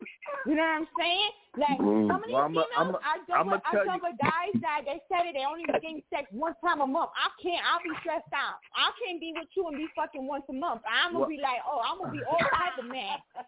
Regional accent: United States; Like, you ask me where I'm from. I'm from America. But my background, you know, it can get technical.

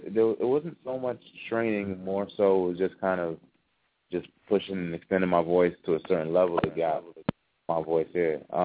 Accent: Kano, Nigeria; I was from Kano State, different spot.

